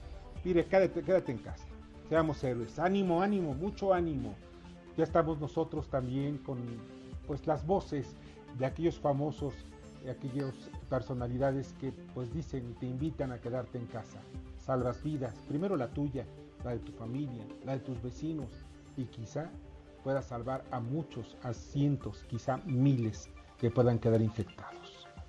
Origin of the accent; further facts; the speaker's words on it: Mexico; como ser humano, como mexicano